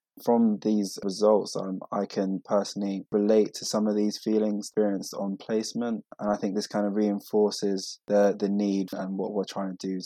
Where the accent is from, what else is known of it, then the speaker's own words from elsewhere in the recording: London, United Kingdom; I am from London. I am half Ghanaian and half English.